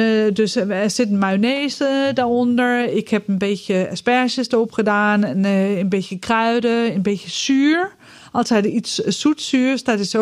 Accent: Denmark; Dutch is a second language; Van Denemarken, waar ik vandaan kom.

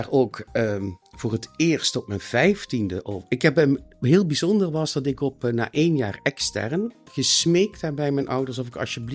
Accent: Genk, Limburg, Belgium; Ik ben geboren en getogen, geboren in Genk, met een K, een heel klein provinciestadje.

